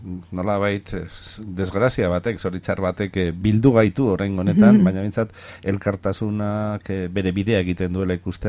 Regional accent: Bilbao, Basque Country, Spain; ni bilbotarra naiz

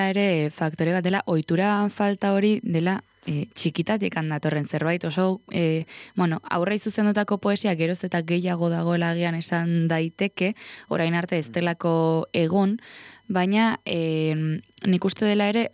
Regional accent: Oiartzun, Basque Country, Spain; gure herrian Oiartzunen urtero egiten da prosa eta poesia sari banaketa

